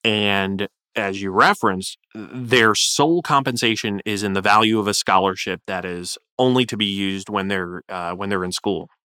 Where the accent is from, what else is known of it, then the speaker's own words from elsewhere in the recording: Florida, United States; Subsequent to California, Florida, my home state, had a piece of legislation introduced by a Republican and a Democrat together